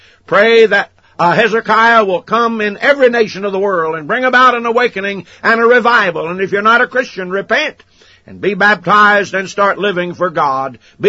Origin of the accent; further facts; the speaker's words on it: United States; My, how we need a revival in my home country, America.